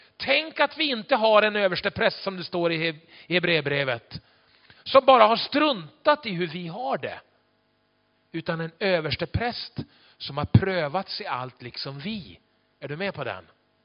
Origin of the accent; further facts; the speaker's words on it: Byske, Västerbotten County, Sweden; also born or lived in Skellefteå; Jag är själv från Byske ovanför Skellefteå. Det är min hemort om man säger så. Född i Skellefteå en gång i tiden.